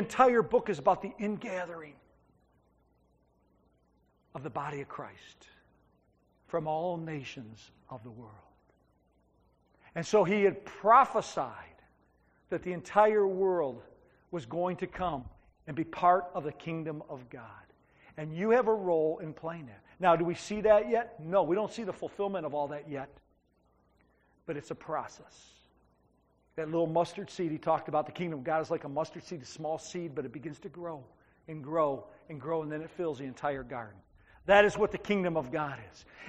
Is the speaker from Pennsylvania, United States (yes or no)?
no; Detroit, Michigan, United States; And I said, well, we're from Southwest Detroit. I mean, it's like a walk in a park for us.